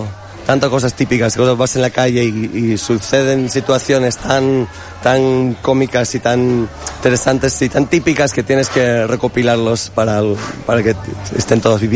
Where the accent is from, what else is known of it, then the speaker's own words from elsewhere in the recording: Israel; moved away as an adult; now in Spain; Yo me crié en Israel, de padres argentinos, y vine a España con 19 años a Valencia, y bueno, no hablaba muy bien castellano, hablaba argentino y mal.